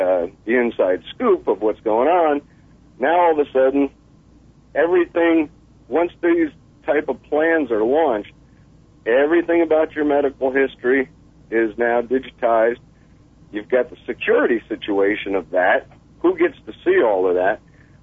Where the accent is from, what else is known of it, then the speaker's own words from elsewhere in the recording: Sarasota, Florida, United States; also born or lived in New Jersey; Well, I hail from Sarasota, Florida, and New Jersey. Bounce back and forth.